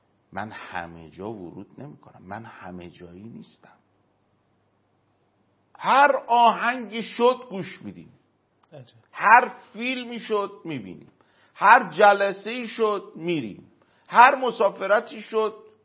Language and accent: Persian; Iran; born there; من نسبت به ایرانی بودن خودم تعصب دارم، من زاده این مملکتم، من متعصبم نسبت به ایران